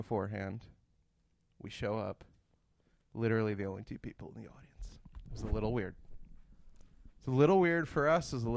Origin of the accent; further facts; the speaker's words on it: New York, United States; Oh, but I am a New Yorker.